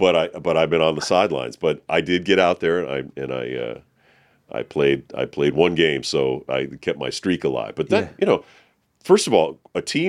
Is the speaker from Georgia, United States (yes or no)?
no; Boston, Massachusetts, United States; moved away; I mean, I've lived here since 1985. Most people who know me well know that I grew up in Boston.